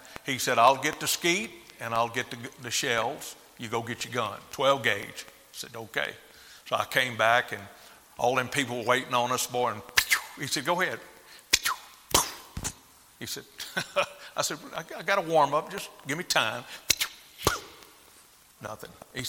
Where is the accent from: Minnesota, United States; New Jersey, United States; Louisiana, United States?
Louisiana, United States; So I'm actually full-blooded Cajun out of Louisiana.